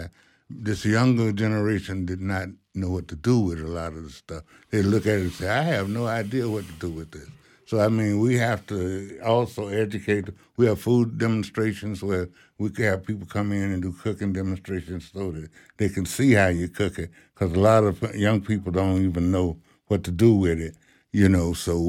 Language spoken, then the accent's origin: English; Tallahassee, Florida, United States; I grew up in Frenchtown, and there used to be a corner store, grocery store, right on the corner of Carolina and Macomb